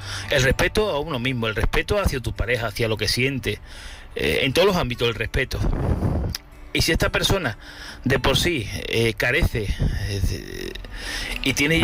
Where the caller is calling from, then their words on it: Seville, Andalusia, Spain; De aquí desde Sevilla, ¿vale?